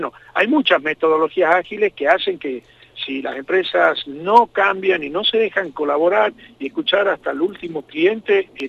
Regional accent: Argentina; uno como argentino no puede pensar

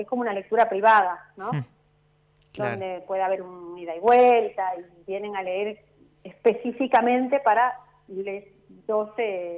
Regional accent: Spain; moved away as an adult; now in Rosario, Argentina; yo soy española, me vine a vivir a Rosario a los 24 años y con idas y vueltas me fui quedando y sigo acá

